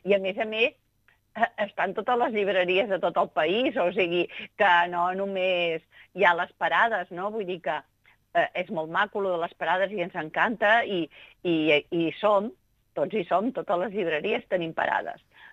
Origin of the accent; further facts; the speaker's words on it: Girona, Catalonia, Spain; Tan obsessionats que jo, que soc de Girona